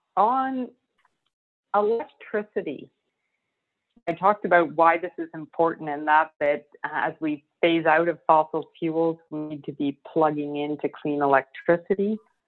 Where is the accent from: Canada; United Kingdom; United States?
Canada; British Columbia; being from British Columbia